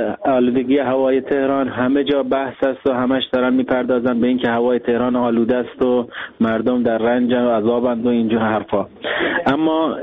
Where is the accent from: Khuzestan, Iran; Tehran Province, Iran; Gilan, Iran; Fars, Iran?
Khuzestan, Iran; Ahvaz; من اهل اهواز هستم